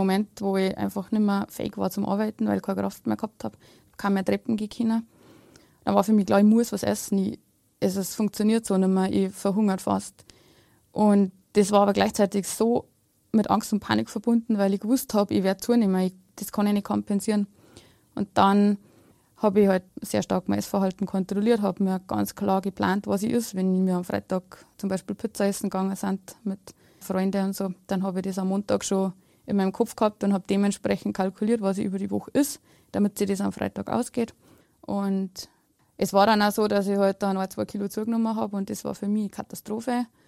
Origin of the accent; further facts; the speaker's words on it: Bavaria, Germany; ich bin aus Bayern und aufgewachsen bin ich in einem katholischen Elternhaus.